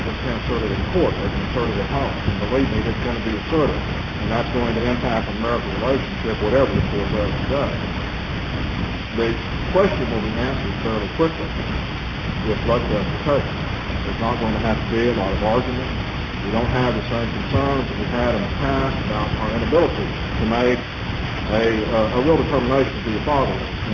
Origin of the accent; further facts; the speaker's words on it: Texas, United States; I'm proud as a Texan that we do have that in Texas.